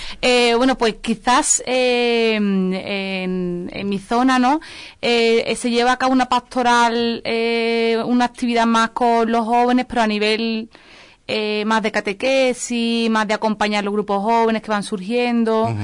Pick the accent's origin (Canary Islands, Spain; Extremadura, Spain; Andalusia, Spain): Andalusia, Spain; Seville; Bueno, pues vengo de Sevilla, uh-huh. Una ciudad muy calurosa, al sur de España, Andalucía.